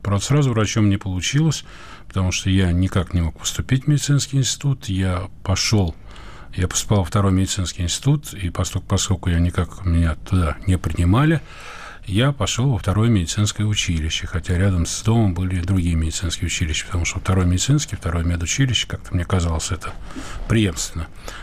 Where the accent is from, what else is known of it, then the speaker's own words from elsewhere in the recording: Moscow, Russia; born there; в деревне под Одессой, откуда, собственно, мои корни, хотя я родился в Москве, корни моих родителей.